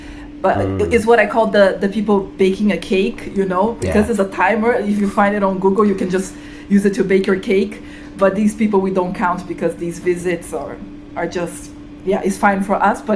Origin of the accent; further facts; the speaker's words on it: Brazil; I come from Brazil